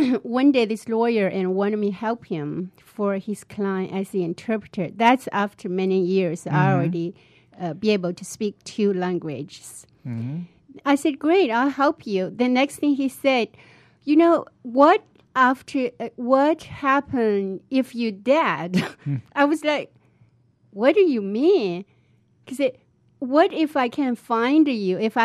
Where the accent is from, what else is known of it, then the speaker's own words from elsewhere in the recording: China; English is a second language; now in United States; By watching people for years, I really noticed Americans handle things. It's very different than Chinese.